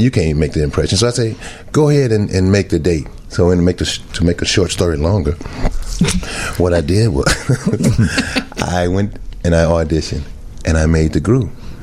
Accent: Chicago, Illinois, United States; You know, I don't know if you all know this, but I was born and raised here in Chicago.

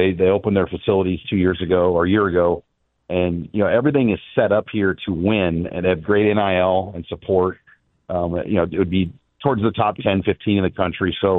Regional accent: Nebraska, United States; And, you know, growing up in Nebraska, I mean, a lot of Nebraskans go to Kansas City.

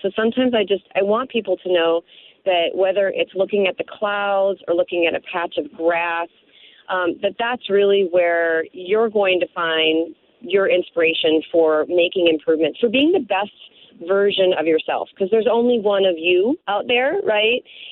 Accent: Chicago, Illinois, United States; And I grew up in Chicago, so I went away for school. But I went to ETHS for high school, so I'm a real Chicagoan.

